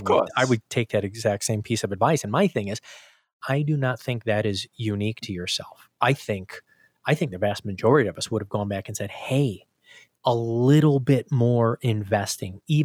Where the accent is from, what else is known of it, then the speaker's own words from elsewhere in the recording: Illinois, United States; I grew up in Illinois, so we had tolls, I feel like, every 100 yards.